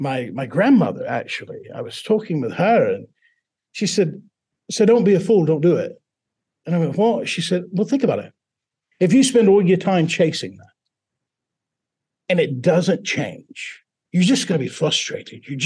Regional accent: Buzzard Roost, Mississippi, United States; accent: Southern drawl; Now, when I'm talking to the first one, it's a deep Southern drawl. I grew up in Buzzard Roost, Mississippi.

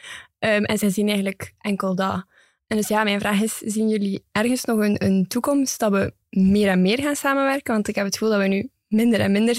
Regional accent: Flanders, Belgium; Het eerste wat ik ga zeggen op café in Brussel is niet, ik ben Vlaming.

